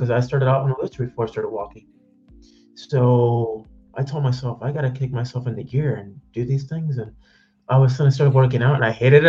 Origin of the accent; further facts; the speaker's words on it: Florida, United States; Oh, Florida. If I'm from Florida, and if it gets down to like 45, 40 degrees, I'm freezing.